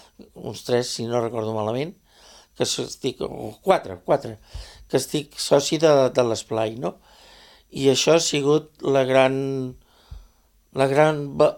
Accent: Catalonia, Spain; born there; com a català que sóc, perquè he nascut a la Catalunya, és l'essència de la nostra dansa, no?

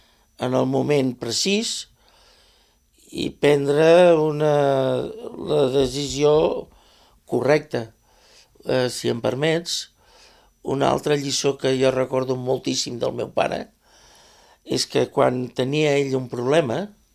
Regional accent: Catalonia, Spain; born there; com a català que sóc, perquè he nascut a la Catalunya, és l'essència de la nostra dansa, no?

